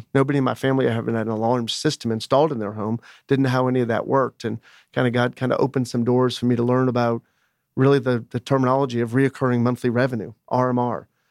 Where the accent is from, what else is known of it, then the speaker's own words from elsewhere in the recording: Boston, Massachusetts, United States; I grew up in the Boston, Massachusetts area.